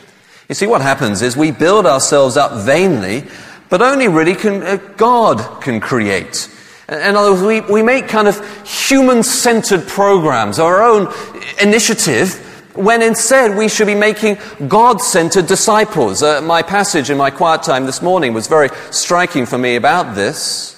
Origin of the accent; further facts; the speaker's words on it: England, United Kingdom; Now, you may think it's easy for me to say this as an Englishman. I know, we used to run the world.